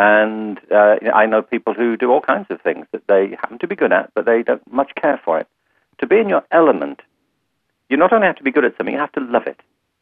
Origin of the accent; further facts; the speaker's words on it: Liverpool, North West England, United Kingdom; I'm from Liverpool in England, and which is the home